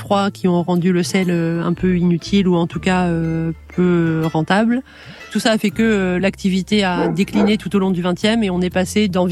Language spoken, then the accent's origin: French; La Rochelle, Nouvelle-Aquitaine, France; born there; Moi, je suis à moitié originaire de l'île de Ré, donc par ma mère. Je suis née à La Rochelle, je suis géographe de formation.